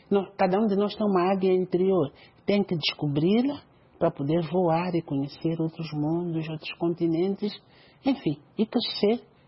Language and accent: Portuguese; Mozambique; eu venho de Moçambique, aquele nosso lugar, pequeno na aparência